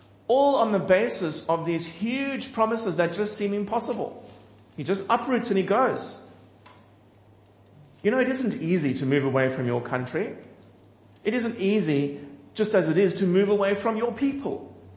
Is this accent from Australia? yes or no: no; South Africa; Hard to say goodbye to a good church and to say goodbye to roots. Goodbye to family. As the South African Airlines plane took off, tears ran quietly down my face